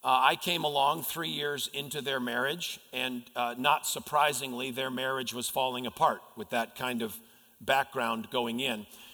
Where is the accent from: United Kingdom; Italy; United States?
United States; Connecticut; When I was born, I grew up in Connecticut.